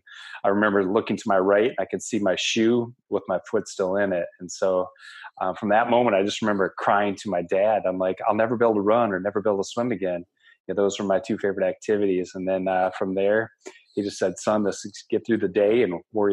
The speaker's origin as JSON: {"language": "English", "town": "Boscobel", "region": "Wisconsin", "country": "United States", "tie": "born or raised there", "said": "And so I grew up in Boscobel, Wisconsin, which is in the southwest part of the state. And so I grew up, you know, like most farm boys"}